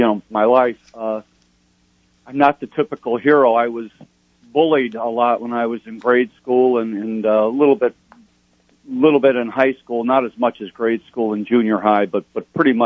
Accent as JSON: {"language": "English", "town": "Roseland", "region": "Illinois", "country": "United States", "tie": "born there", "said": "I was born in Roseland, Illinois, which is a suburb of Chicago, blue collar. Really a great place."}